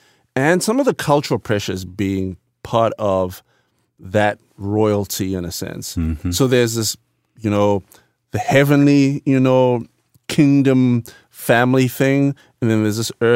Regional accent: Bulawayo, Zimbabwe; English is a second language; I'm from the Ndebele tribe, which originally is from Durban, South Africa, and we live in the second largest city, Bulawayo, which actually means the city of kings.

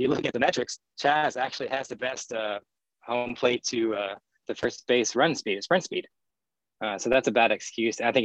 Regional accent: Houston, Texas, United States; I am from Houston, Northwest Houston. Went to Cypress Creek High School.

